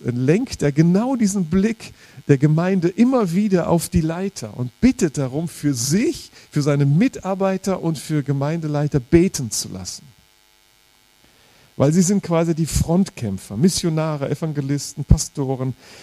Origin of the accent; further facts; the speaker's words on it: Rhineland, Germany; Und ich komme aus dem Rheinland, da war die Eifel nicht weit weg.